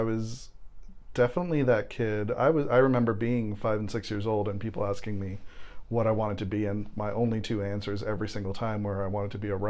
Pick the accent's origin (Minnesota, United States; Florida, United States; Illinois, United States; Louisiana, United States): Florida, United States; Miami; growing up, I grew up in Miami, which is a pretty, Latino culture. Everywhere you go, signs are in Spanish